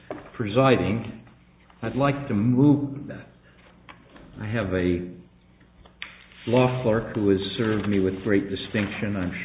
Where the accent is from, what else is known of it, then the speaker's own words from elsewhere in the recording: Oregon, United States; I'm from Oregon. I like to embarrass California every time I can.